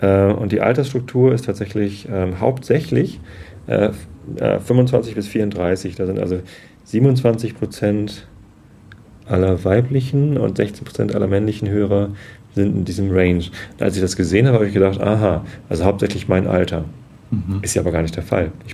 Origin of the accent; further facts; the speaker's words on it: Wistedt, Lower Saxony, Germany; Ich bin jetzt wieder in Tosted, okay. Also in der Samtgemeinde Tosted. Ich bin aufgewachsen in Wisting, Samtgemeinde Tosted. Bin in Tosted zur Schule gegangen und wohne jetzt in Karkensdorf, Samtgemeinde Tosted.